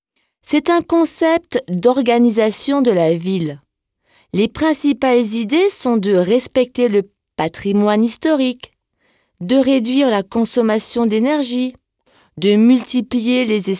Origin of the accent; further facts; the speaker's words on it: Grand Est, France; Chez nous en Alsace, c'est en allemand que nous la chantons.